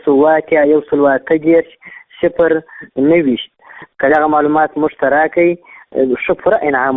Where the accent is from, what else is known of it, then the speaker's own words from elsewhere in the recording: Kandahar, Afghanistan; د کندهار ولایت اوسېدونکی یم